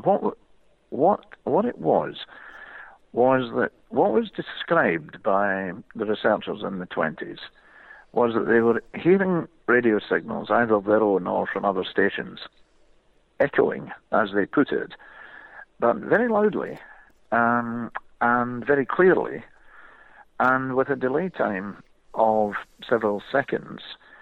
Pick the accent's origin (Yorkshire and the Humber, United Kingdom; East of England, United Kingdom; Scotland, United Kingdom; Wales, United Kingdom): Scotland, United Kingdom; Troon; also born or lived in Edinburgh; I was born in Edinburgh, but I have never lived there. I grew up on the west coast of Scotland in Troon, which any golfers listening will know.